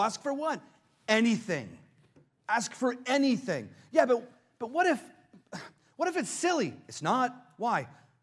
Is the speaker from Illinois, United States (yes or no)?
no; Richardson, Texas, United States; Like, I'm from Richardson. There's no water in Richardson.